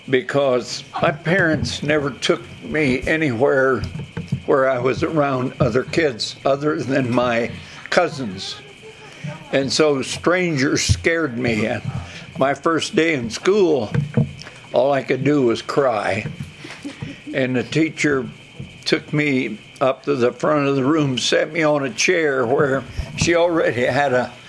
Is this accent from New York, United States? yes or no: no; Muncie, Indiana, United States; I was born in Muncie, Indiana, and my early life revolved around that city, mostly out in the country.